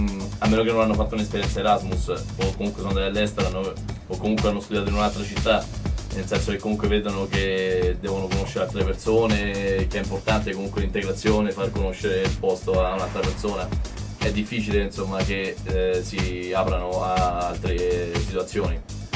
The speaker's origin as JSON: {"language": "Italian", "town": "Viterbo", "region": "Lazio", "country": "Italy", "said": "Io sono di Viterbo e siamo peggio di voi, quindi."}